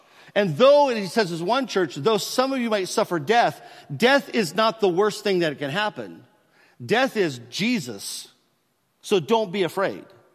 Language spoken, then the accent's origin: English; United States; But it seems to me that because I was from America and a Christian, that there, I had something that I could offer them